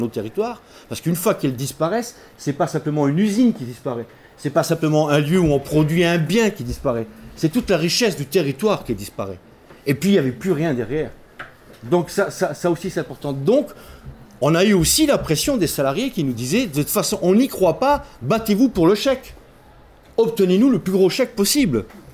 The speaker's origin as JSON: {"language": "French", "town": "Florange", "region": "Grand Est", "country": "France", "said": "Florange, puisque je viens de Florange"}